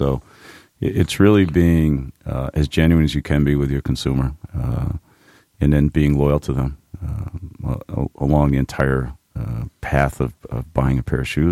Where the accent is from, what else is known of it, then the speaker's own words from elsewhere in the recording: Lewiston, Maine, United States; So I'm from Lewiston.